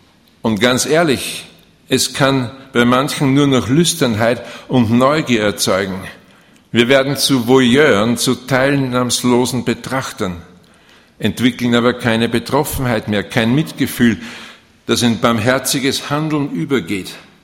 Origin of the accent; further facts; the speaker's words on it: Austria; Wir haben bei uns in Österreich eine Zeitung gehabt, die hieß täglich alles.